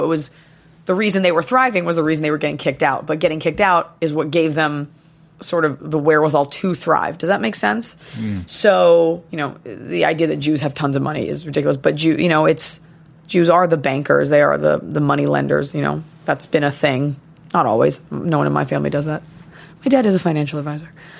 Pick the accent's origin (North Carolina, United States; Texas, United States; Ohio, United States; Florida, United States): Texas, United States; Dallas; moved away as an adult; also born or lived in Boston; Also, growing up in Dallas, Texas, like